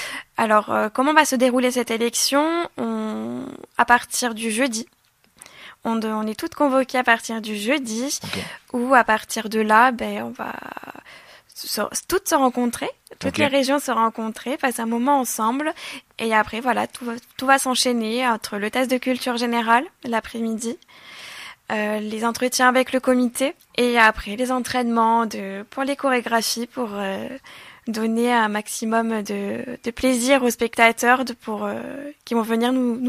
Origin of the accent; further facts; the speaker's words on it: Occitanie, France; vu que je viens des Corbières et que ça me tient vraiment à cœur de représenter nos si beaux paysages